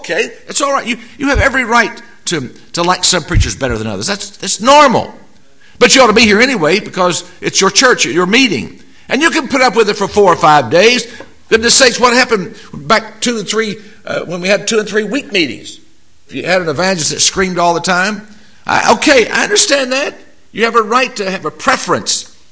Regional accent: Wayne, West Virginia, United States; I was pastor in my hometown of Wayne, West Virginia. Town, very small town, about 20 miles from Huntington.

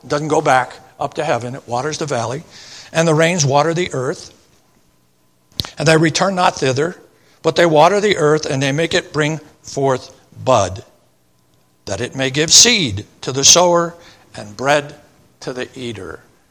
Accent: Indiana, United States; born there; I was born in Indiana. I expect I'll die in Indiana. I don't want to leave Indiana. I like it.

